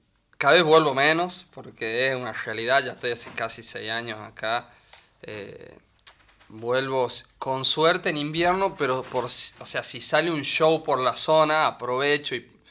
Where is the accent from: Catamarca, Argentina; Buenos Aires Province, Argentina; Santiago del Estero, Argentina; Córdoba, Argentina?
Catamarca, Argentina; now in Buenos Aires, Argentina; por representar, por así decirlo, a mi pueblo y a Catamarca, acá en Buenos Aires.